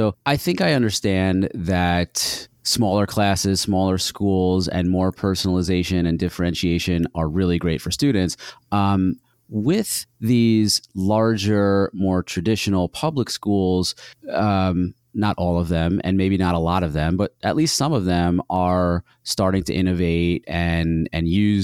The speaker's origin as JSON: {"language": "English", "region": "New York", "country": "United States", "tie": "born or raised there", "said": "And our high school, we grew up in New York State."}